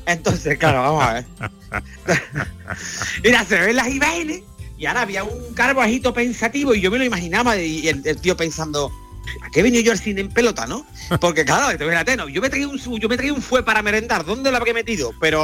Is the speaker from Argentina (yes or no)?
no; Peru; ¡Soy peruana!